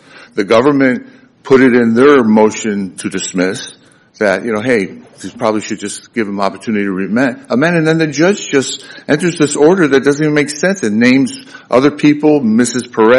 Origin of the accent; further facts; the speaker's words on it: Miami, Florida, United States; I'm from Miami. I assisted him. I'm not a member of the district court here.